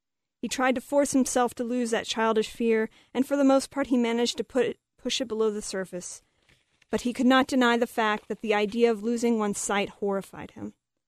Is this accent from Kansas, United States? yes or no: yes; Kansas, United States; I grew up in Kansas, and this is where the book is set.